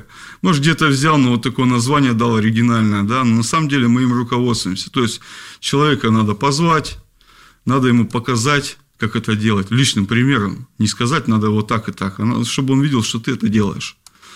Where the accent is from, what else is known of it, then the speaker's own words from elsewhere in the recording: Perm, Perm Krai, Russia; now in Leningrad Oblast, Russia; Вот я, например, переехал давно уже, да, из Перми, там, вот, живу здесь, в Ленинградской области.